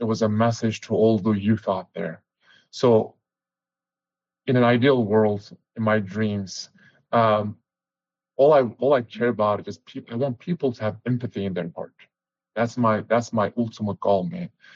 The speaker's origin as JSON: {"language": "English", "country": "Turkey", "tie": "born or raised there", "said": "I grew up in Turkey under a dictatorship."}